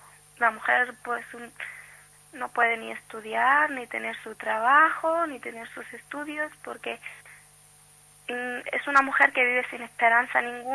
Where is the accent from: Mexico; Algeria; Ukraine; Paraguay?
Algeria; Tindouf Province; moved away as an adult; now in Spain; yo soy una chica saharaui que he vivido, nací en los campamentos de refugiados, he vivido 20 años, llevo 2 años en España.